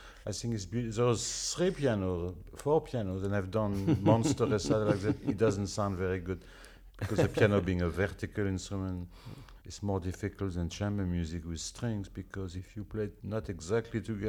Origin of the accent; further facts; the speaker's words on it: France; I'm a native from France.